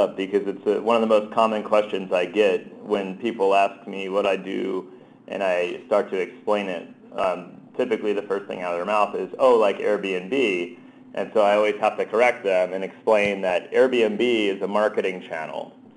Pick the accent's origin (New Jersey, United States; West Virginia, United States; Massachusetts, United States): New Jersey, United States; Well, I'm originally from New Jersey, so I learned my gesturing there, you know.